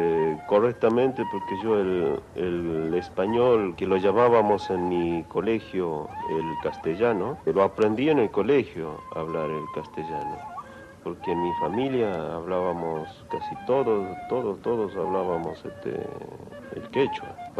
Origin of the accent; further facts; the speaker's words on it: Humahuaca, Jujuy, Argentina; now in France; porque mi familia están siempre en mi pueblo, en Humahuaca.